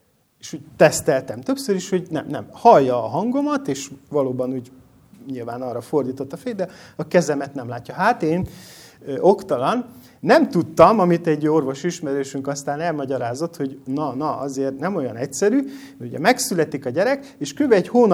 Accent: Transylvania, Romania; erdélyi vagyok, nem ezért fontos, csak ugye így, ezzel kapcsolatosan mondom, hogy miért fontos. És én Erdélyben úgy nőttem fel, hogy gyerekkoromban ezt nagyon sokszor hallottam, hogy bezúzták a Bibliákat.

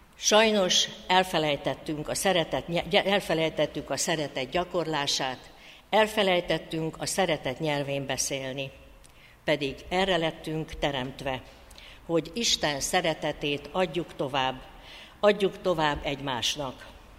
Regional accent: Hungary; Hálás vagyok az Úrnak, és büszke is, hogy magyar vagyok, és ezen a gyönyörű nyelven beszélhetek

